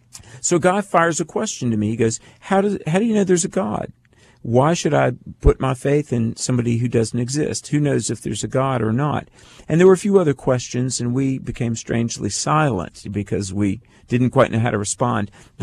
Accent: North Carolina, United States; I was on the campus of UNC Greensboro in my home state of North Carolina.

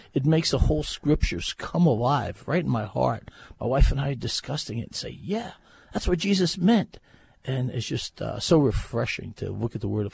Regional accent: New York, United States; I'm from Hapag, Long Island, New York.

